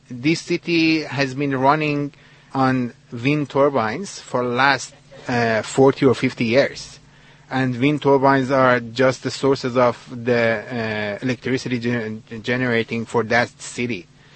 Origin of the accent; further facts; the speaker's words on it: Iran; moved away as an adult; now in Australia; I'm from Iran, and my background is I have mechanical engineering from Iran, and I've been studying architecture in Australia for the last 5 years.